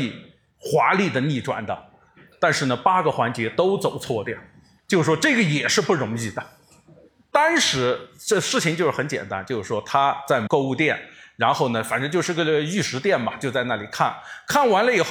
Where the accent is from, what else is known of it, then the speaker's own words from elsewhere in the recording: Yunnan, China; 因为这个事情可能因为我们都是云南的嘛，都在长期在云南